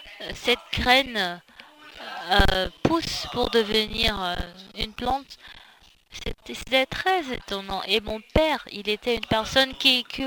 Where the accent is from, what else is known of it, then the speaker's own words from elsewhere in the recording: North Gyeongsang, South Korea; French is a second language; Moi, je viens de Gyeongbuk, en Corée, qui est ma ville natale.